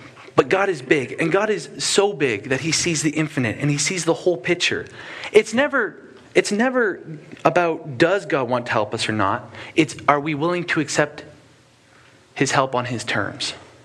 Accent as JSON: {"language": "English", "region": "East Coast", "country": "United States", "tie": "born or raised there", "said": "And I grew up on the East Coast"}